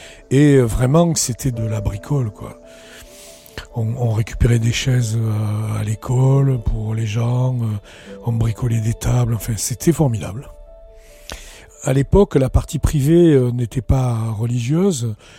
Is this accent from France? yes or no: yes; Toulouse, Occitanie, France; j'ai 72 ans, j'habite à La Grâce, j'y vis depuis plus de 50 ans, je suis toulousain. Je suis fils de cheminot